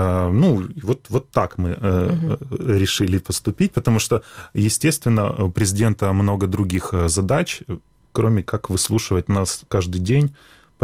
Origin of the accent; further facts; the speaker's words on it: Sevastopol, Crimea, Ukraine; я просто думаю на русском языке. Угу. Поэтому, так как я крымчанин и севастополец, то я, в принципе, даже в школе у нас не было такого предмета, как украинский язык. Да, я абсолютно хорошо его понимаю